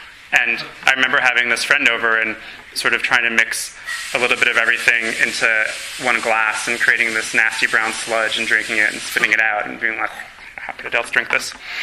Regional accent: Chicago, Illinois, United States; moved away as an adult; also born or lived in Milwaukee; I'm from Chicago originally. I moved up to Milwaukee to go to college, and my alcoholism progressed up a notch.

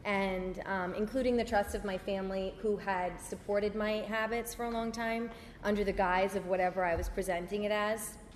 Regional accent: Long Island, New York, United States; I'm from Long Island. That's where I was born and raised.

